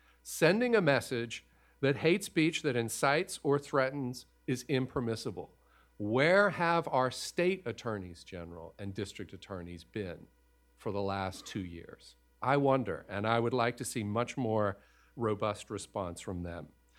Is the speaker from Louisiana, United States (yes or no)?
yes; Louisiana, United States; I'm from Louisiana.